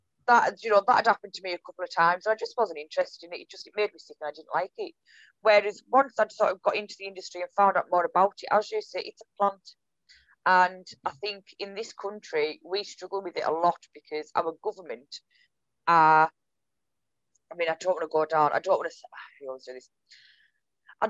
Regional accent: Whitehaven, North West England, United Kingdom; he was actually from my hometown in Cumbria, in Whitehaven.

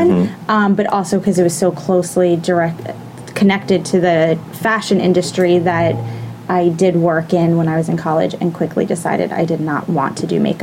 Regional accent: Pennsylvania, United States; I'm from Bucks County, Pennsylvania, which is about an hour and a half south of Manhattan. Mm-hmm. I grew up very suburban lifestyle, but coming to New York pretty often.

